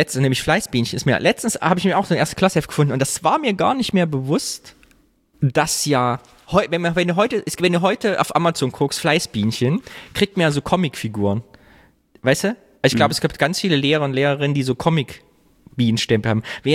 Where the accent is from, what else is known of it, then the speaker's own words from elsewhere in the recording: Thuringia, Germany; Ich war letztens in Thüringen, wieder da war hier am Stausee, da wo ich herkomme, Kyffhäuser